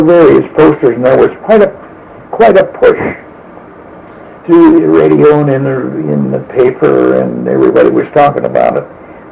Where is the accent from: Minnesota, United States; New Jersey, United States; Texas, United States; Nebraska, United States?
Minnesota, United States; I came from Minnesota, a wooded, flat country with lots of lakes.